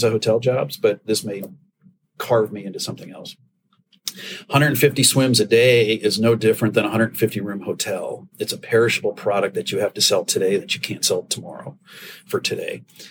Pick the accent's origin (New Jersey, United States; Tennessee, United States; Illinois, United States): Illinois, United States; My story. I grew up outside of Chicago.